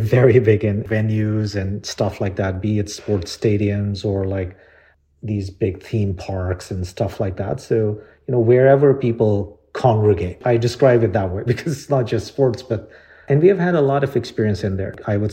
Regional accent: London, United Kingdom; I grew up in London. I went to school there.

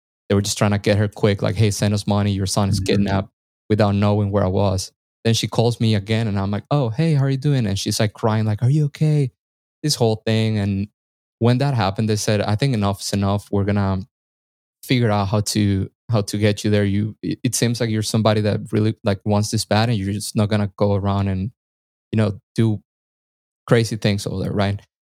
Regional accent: Caracas, Capital District, Venezuela; So I was born in Venezuela, Caracas, the capital of Venezuela.

